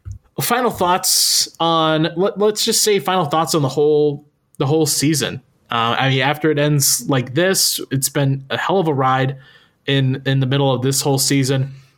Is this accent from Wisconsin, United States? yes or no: no; Ohio, United States; from my hometown of Miamisburg. Not my hometown, but right next to my hometown.